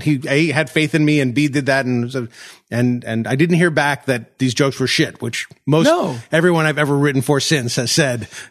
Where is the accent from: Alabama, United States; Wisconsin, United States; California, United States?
California, United States; Encino; I grew up in Encino. He grew up in Encino.